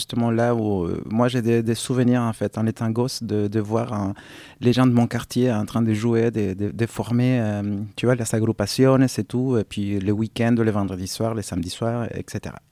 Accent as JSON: {"language": "French", "town": "Caracas", "region": "Capital District", "country": "Venezuela", "said": "mais on sait qu'on vient de Caracas, on en est fiers"}